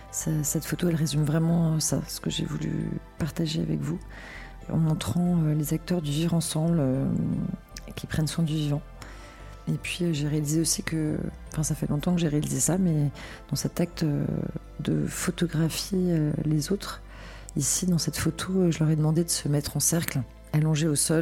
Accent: Paris, Île-de-France, France; born there; je suis née à Paris en 1975

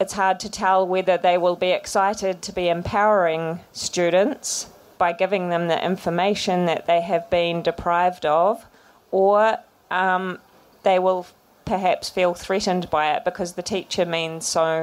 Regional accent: New Zealand; I'm from Aotearoa, New Zealand.

